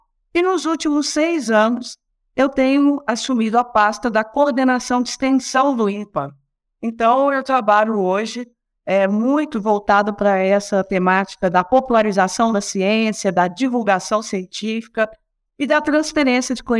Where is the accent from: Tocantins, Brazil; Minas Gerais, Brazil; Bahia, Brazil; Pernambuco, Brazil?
Minas Gerais, Brazil; moved away as an adult; Bom, nascida e criada em Minas Gerais, me formei em biologia pela UFMG. No dia seguinte, entrei no avião pela primeira vez e vim para a Amazônia.